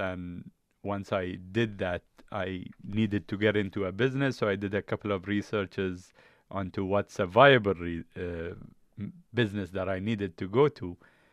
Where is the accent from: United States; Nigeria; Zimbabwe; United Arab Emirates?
United Arab Emirates; Dubai; So I used to say, I'm from Dubai.